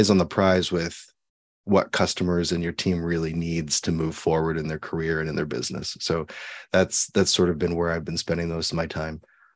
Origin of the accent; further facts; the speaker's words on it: Canada; I'm not a US pro advisor, but I am Canadian.